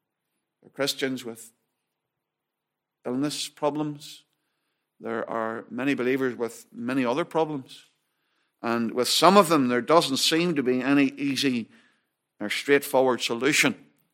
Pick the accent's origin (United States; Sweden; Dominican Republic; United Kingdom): United Kingdom; while we love what we are, being British